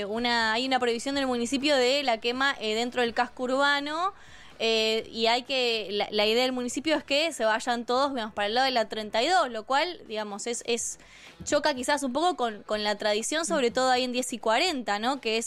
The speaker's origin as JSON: {"language": "Spanish", "region": "Buenos Aires Province", "country": "Argentina", "said": "Yo soy del barrio, soy de Barrio Norte, soy tu vecina."}